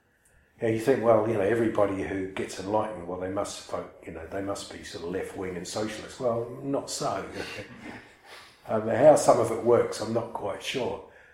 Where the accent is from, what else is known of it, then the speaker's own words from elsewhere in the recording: New Zealand; And being a New Zealander, I was never much of a sort of faith or worship type, you know